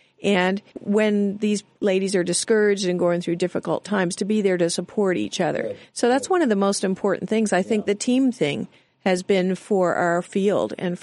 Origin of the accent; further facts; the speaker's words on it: Canada; I grew up in Canada.